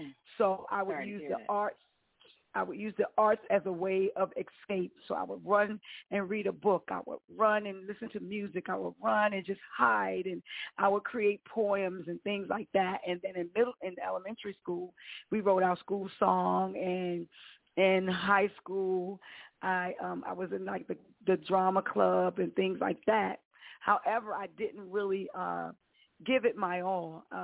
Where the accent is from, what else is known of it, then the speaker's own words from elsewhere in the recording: Washington, District of Columbia, United States; For me, I grew up in D.C., born and raised in Washington, D.C.